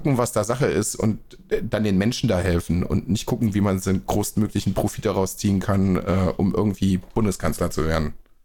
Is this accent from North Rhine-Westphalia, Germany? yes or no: yes; Dülken, North Rhine-Westphalia, Germany; Der hat mir ein paar Fotos aus meiner Heimatstadt geschickt, aus Dülken.